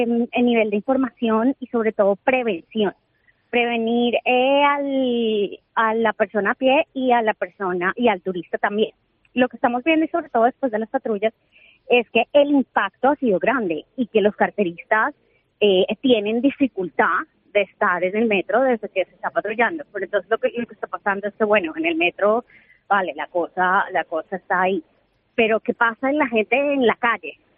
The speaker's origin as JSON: {"language": "Spanish", "country": "Colombia", "said": "yo soy de Colombia"}